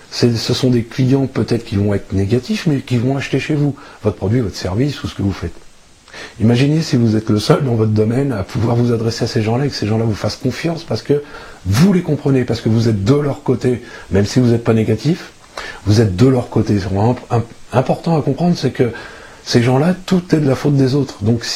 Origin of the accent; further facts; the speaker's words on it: France; je peux me permettre d'en parler parce que je suis français, je vis en France